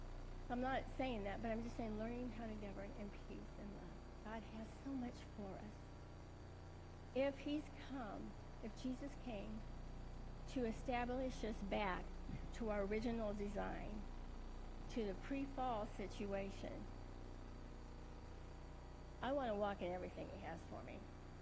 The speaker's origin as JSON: {"language": "English", "region": "Iowa", "country": "United States", "said": "I'm from Southern Iowa. Yes, we had some religious thinking. It was pretty strict and all that."}